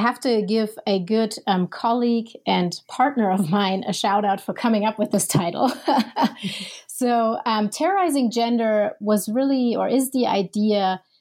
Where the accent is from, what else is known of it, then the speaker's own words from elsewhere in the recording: Germany; now in Minneapolis, United States; I'm originally from Germany.